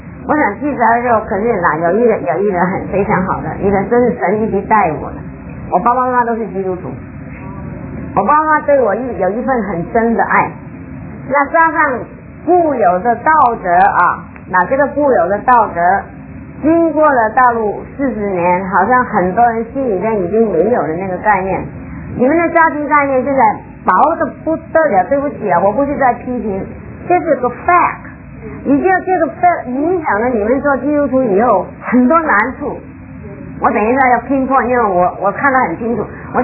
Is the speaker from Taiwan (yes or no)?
no; China; moved away; 我是大陆出来的。我1958年来，当然你们还没出生的那个时候，我今年是60几岁了